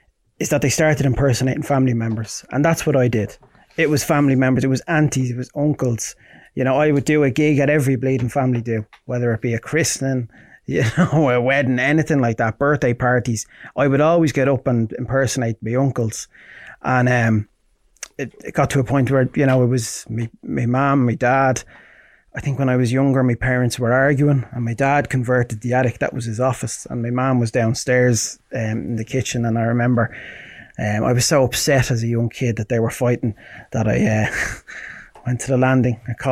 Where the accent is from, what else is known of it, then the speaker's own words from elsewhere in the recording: Portmarnock, Leinster, Ireland; also born or lived in Ashbourne / Swords; Most of my childhood was, I lived in Portmarnock. I lived in Ashburn and Swords for a few years. My mom, my brother's from Swords. But it was mainly, most of my childhood, I lived in Portmarnock.